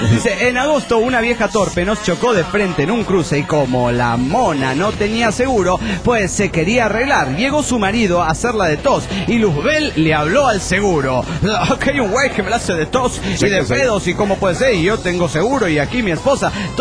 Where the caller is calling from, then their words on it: Monterrey, Nuevo León, Mexico; de Monterrey, Nuevo León, México.